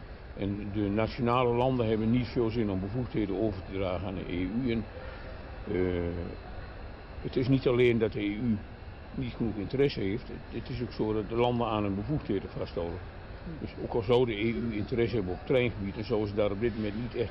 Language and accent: Dutch; Eindhoven, North Brabant, Netherlands; Je kunt bijvoorbeeld van Eindhoven, waar ik vandaan kom, naar Düsseldorf, dat gaat.